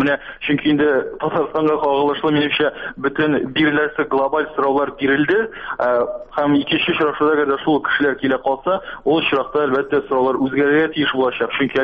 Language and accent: Tatar; Naberezhnye Chelny, Tatarstan, Russia; Мин үзем Чаллыдан булгач, юлларның даңгыл карагысы беләм